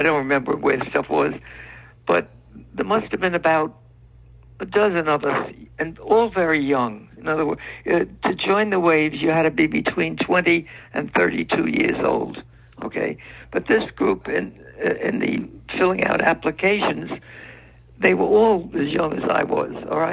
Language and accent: English; Brooklyn, New York, United States; I grew up in Brooklyn, New York.